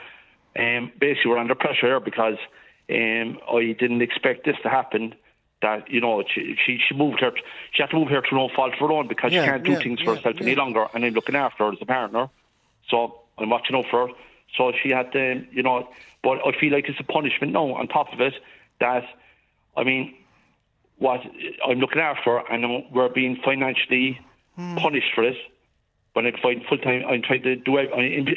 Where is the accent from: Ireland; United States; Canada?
Ireland; Cork, Munster; now in Kerry, Ireland; So I'm from Cork, but I renovated a house here in Kerry, and it's about an hour's drive from where her apartment